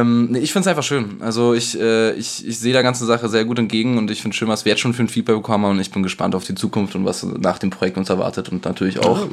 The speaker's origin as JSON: {"language": "German", "country": "Germany", "said": "Ich denke, wir werden auch Situationen vor Ort haben, wo wir als Deutsche uns vorstellen, auch erstmal uns, sag ich mal, rechtfertigen müssen."}